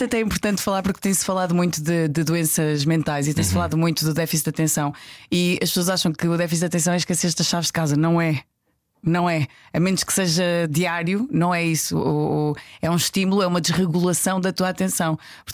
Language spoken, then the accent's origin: Portuguese; Matosinhos, Porto, Portugal; Imagina, eu venho de Matosinhos, sabes? Tipo, cresci sem pai, com uma mãe cheia de sonhos que eu herdei.